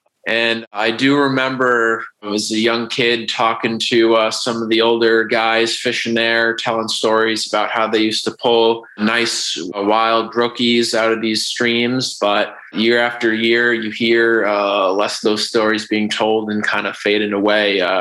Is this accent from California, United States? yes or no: no; Easton, Pennsylvania, United States; also born or lived in Maine / Virginia; Yeah, so I'm from Easton, Pennsylvania, essentially right on the border of New Jersey. Pretty urban part of the state. Then after that, I went up and did my undergrad at the University of Maine.